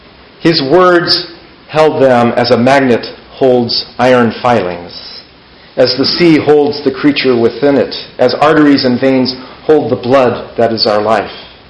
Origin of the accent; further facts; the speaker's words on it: Berkeley, California, United States; And then I do remember where I grew up in Berkeley, and my mother at some point had to sell that house.